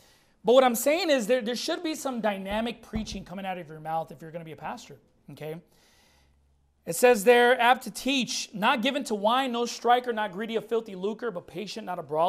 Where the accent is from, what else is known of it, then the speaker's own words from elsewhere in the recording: Long Beach, California, United States; I grew up in Long Beach and stuff like that.